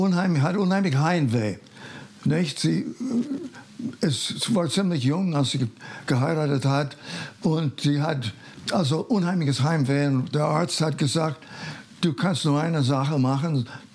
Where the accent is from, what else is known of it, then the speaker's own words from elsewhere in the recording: Ashland, Ohio, United States; also born or lived in Lorain; Das ist in Ohio, Bundesstaat Ohio, was am Eriesee ist, Lorain, Ohio. Und da bin ich dann sind meine Eltern umgezogen nach einer anderen kleinen Stadt, Ashland.